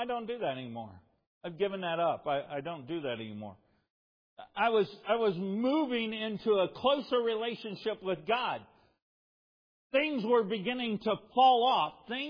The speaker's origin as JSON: {"language": "English", "town": "DeSoto", "region": "Kansas", "country": "United States", "tie": "born or raised there", "said": "I grew up in DeSoto, Kansas, and boy, it was highlight in the 70s"}